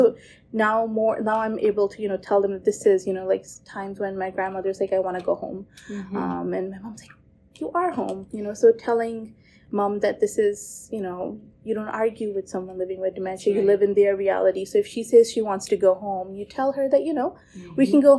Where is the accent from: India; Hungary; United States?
India; northern India; And even from 1/8, I'm from Northern India. My family's from Northern India.